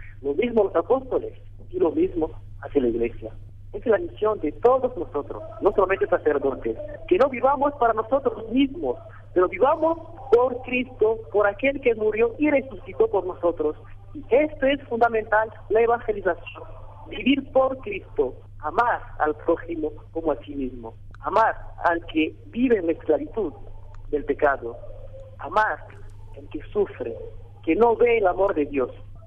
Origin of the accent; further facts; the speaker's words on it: Rwanda; Yo vengo de Ruanda. Ruanda es un país donde hubo genocidio el año 94. Murieron más de 1 millón de personas en 3 meses. Yo estaba destruido. Era muy pequeño, muy niño.